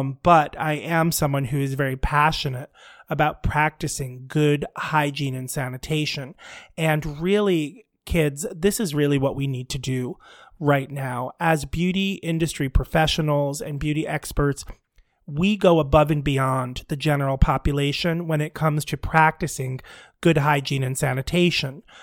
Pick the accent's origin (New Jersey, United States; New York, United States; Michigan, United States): New York, United States; I will tell you, as a New Yorker, I am someone who thinks very little sometimes about my health.